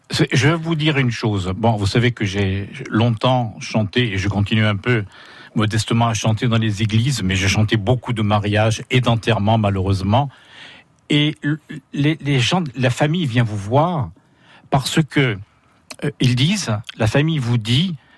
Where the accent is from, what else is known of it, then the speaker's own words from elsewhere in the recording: Corsica, France; born there; moi, je suis né à la Citadelle